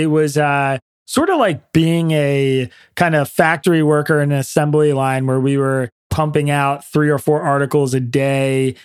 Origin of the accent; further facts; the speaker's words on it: Pennsylvania, United States; I grew up in Pennsylvania in Bucks County, PA, which is a bellwether county in a bellwether state, and obviously a really politically divided place.